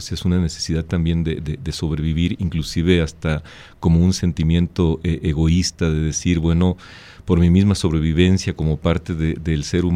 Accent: Mexico; es un símbolo de que nosotros como mexicanos no nos vamos a creer lo que decías

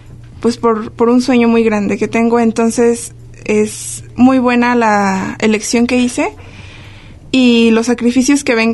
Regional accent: Guanajuato, Mexico; yo vengo de Guanajuato.

